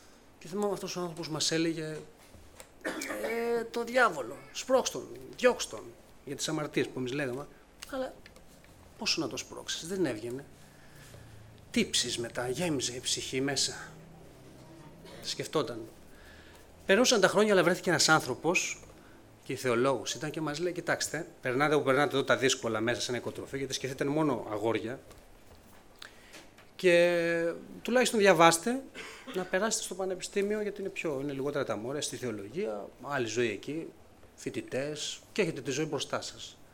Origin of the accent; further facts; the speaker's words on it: Amfikleia, Central Greece, Greece; also born or lived in Sydney, Australia; Και οι γονείς μου μετανάστες επέστρεψαν μετά από 12 χρόνια στην Ελλάδα. Μεγάλωσα σε ένα χωριό κοντά στον Παρνασσό, Αμφίκλια είναι το όνομά του, και εκεί από ό,τι θυμάμαι τον εαυτό μου, τα παιδικά μου χρόνια, την εφηβεία.